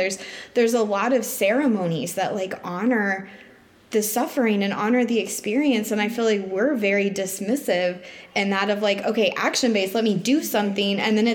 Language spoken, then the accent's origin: English; United States; growing up in America and in the church